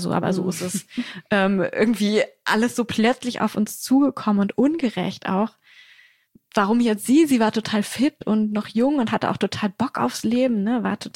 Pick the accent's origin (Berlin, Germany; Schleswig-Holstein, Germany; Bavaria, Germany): Berlin, Germany; Ich wohne hier in Berlin mit meinem Mann und meinen Kindern und ich bin auch in Berlin aufgewachsen, bis ich 12 war. Das heißt, ich habe schon Bezug zu dieser Stadt, aber meine Eltern, mein Bruder wohnen hauptsächlich in Osnabrück, also weit weg.